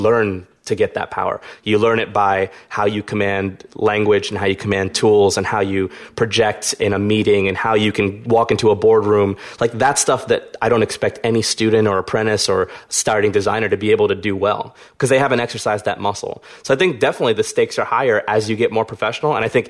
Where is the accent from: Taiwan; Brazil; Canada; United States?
United States; Philadelphia, Pennsylvania; I grew up in North Philly, and I like watching basketball.